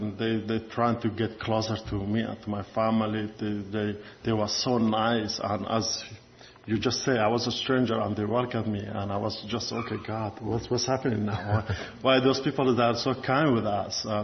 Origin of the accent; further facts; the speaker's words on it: Kurdistan Region, Iraq; I'm from North Iraq, Kurdistan. So I'm Kurdish.